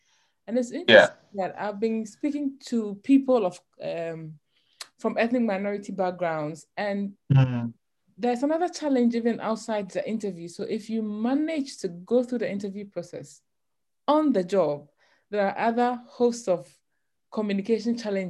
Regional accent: Ghana; I'm Ghanaian, you know, and for us, we'll say drugs for medicine.

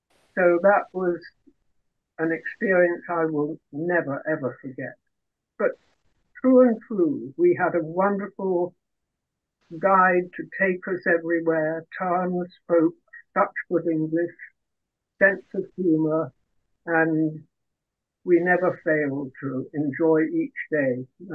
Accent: India; now in United States; Yes, I was born in India, up just in the foothills of the Himalayas.

